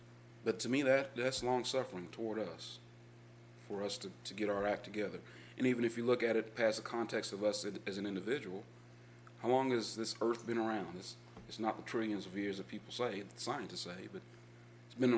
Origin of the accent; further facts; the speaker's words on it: Louisville, Kentucky, United States; when I grew up in church in Louisville